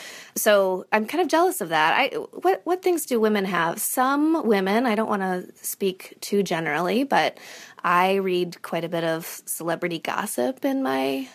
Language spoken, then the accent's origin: English; Illinois, United States; now in New Hampshire, United States; Well, I live in New Hampshire. Yeah, I'm from Illinois.